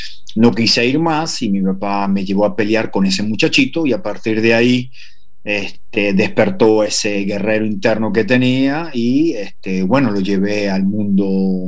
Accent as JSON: {"language": "Spanish", "town": "Caracas", "region": "Capital District", "country": "Venezuela", "tie": "born or raised there", "said": "la zona donde yo me crié, en Caracas, Venezuela, en el barrio del Bosque."}